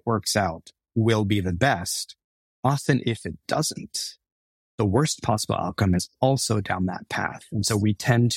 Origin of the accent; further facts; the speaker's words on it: Texas, United States; Yes, we grew up brown in Texas. Yes, we dealt with racism.